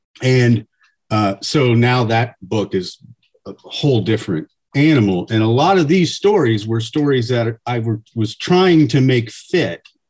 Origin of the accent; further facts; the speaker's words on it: Fredericktown, Ohio, United States; I grew up in Fredericktown, and Ollie Klein was the 17-year-old freshman fullback.